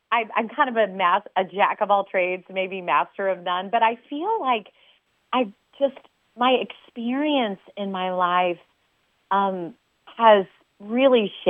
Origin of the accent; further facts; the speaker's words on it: Webster Groves, Missouri, United States; somebody that I'd known since I grew up in Webster Groves